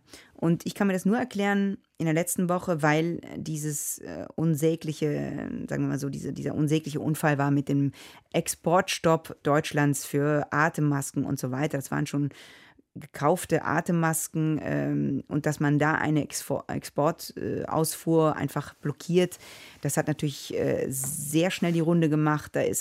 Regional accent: Rome, Lazio, Italy; German is a second language; also ich bin in Rom aufgewachsen, ja, Rom fehlt mir

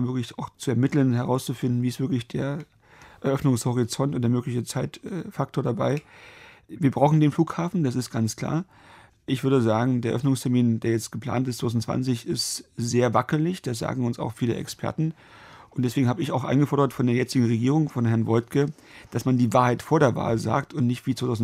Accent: Lusatia, Germany; Denn Sie dürfen nicht vergessen, in der Lausitzer Region, wo ich herkomme, haben wir viel der Braunkohle zu verdanken.

